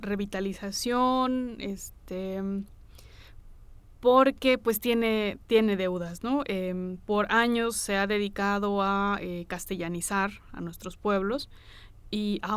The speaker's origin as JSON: {"language": "Spanish", "town": "Abasolo del Valle", "country": "Mexico", "tie": "born or raised there", "first_language": "Mixtec", "said": "Abasolo del Valle, que mi pueblo, pues resulta que los maestros de la escuela bilingüe son zapotecos, y pues nosotros hablamos mixteco"}